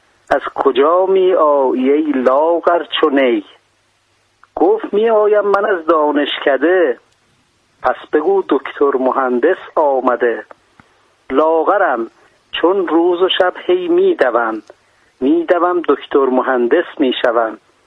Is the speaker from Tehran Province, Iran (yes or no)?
yes; Tehran, Tehran Province, Iran; born there; من اصالتا خلخالی هستم، منتها خودم متولد تهرانم.